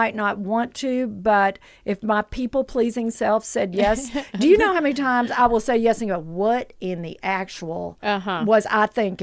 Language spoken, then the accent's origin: English; the South, United States; Now I'm from the South. I was supposed to get a double name.